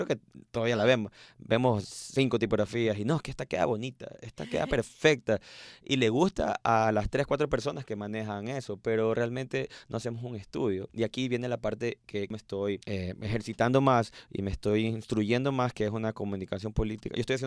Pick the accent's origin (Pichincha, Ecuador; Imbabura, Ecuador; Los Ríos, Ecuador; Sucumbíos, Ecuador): Los Ríos, Ecuador; Babahoyo; Yo soy de Bahoyo, como les comentaba, allá también tengo varias marcas.